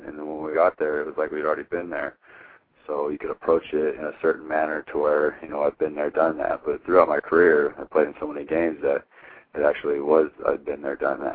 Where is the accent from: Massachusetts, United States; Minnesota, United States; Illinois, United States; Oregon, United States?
Oregon, United States; Hermiston; It was huge because growing up from where I'm from, was not a lot of people come out of Hermiston with Division I scholarships